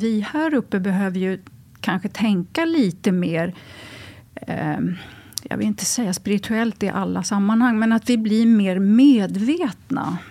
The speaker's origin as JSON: {"language": "Swedish", "region": "Gotland", "country": "Sweden", "said": "när jag kommer från Gotland och hit, att folk tittar inte på varandra i ögonen."}